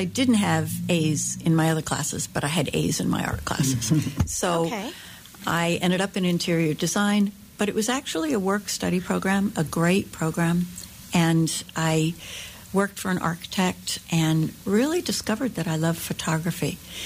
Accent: Pennsylvania, United States; I grew up in Pennsylvania, although my family moved around and till I was eight to a lot of different, I think I moved like six or seven times, then finished in Pennsylvania outside of Philadelphia.

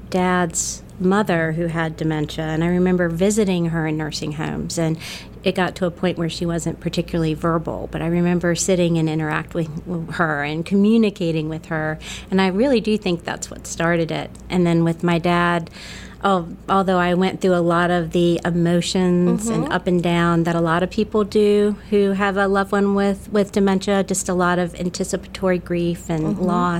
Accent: Roanoke, Virginia, United States; born there; So I was born in Roanoke, Virginia, which is in the Blue Ridge Mountains.

